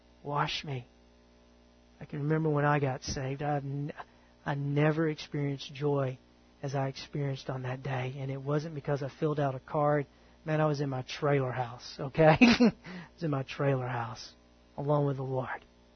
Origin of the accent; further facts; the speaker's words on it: the South, United States; I grew up in the South where I knew of Jesus, but I didn't know Jesus.